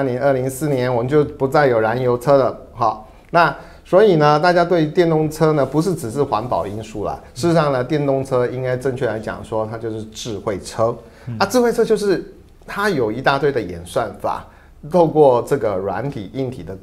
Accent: Taiwan; 身为一个台湾人，我真的是觉得说，我们为什么那么笨？

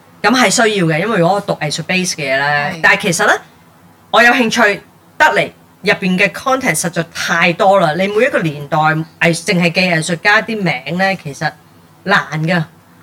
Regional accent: Hong Kong; 我呢個 course 咧得我一個香港人啦，香港學生啦

